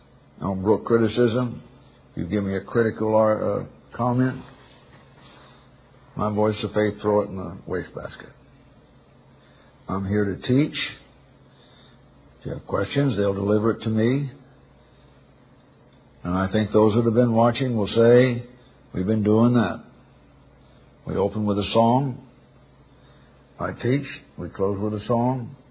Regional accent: Scotland, United Kingdom; Well, I'm Scottish.

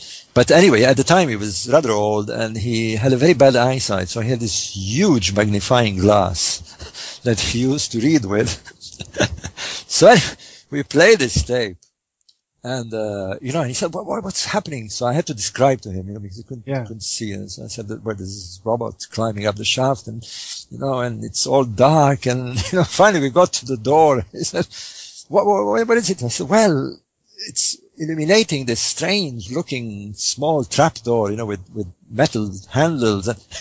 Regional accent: Egypt; well, I grew up in Egypt, but in more recent times, I lived literally outside the Great Pyramid from 2006 to 2008.

